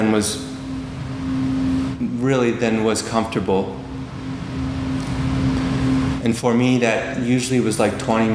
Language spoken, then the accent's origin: English; Indiana, United States; I'm originally from Indiana, and I heard this … song recently